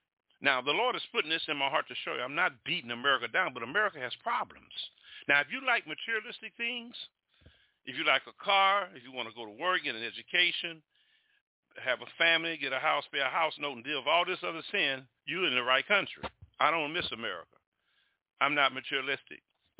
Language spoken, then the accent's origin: English; United States; now in Jamaica; from what I see being an American, I live in Jamaica now.